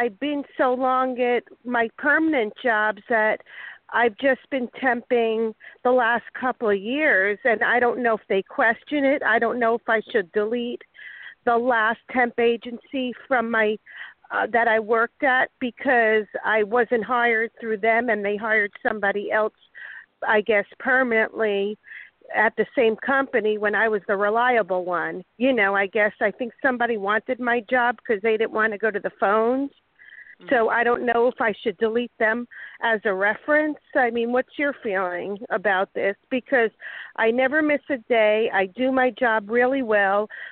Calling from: Florida, United States; I'm calling from Florida.

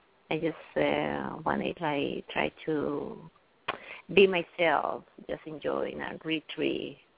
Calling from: New York, United States; In New York.

